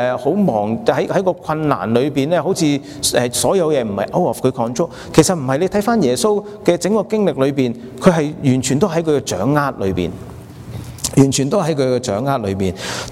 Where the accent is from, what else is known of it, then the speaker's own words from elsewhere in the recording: China; 特別是我哋中國人都會覺得